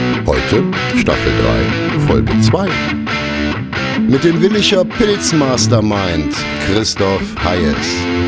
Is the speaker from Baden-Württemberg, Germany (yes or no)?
no; Aachen, North Rhine-Westphalia, Germany; Wir kommen aus Aachen, weit entfernt.